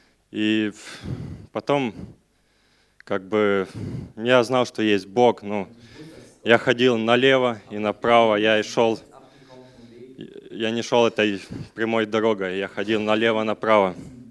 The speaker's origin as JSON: {"language": "Russian", "country": "Ukraine", "moved": "yes", "lives_now": "Germany", "said": "Я приехал с Украины."}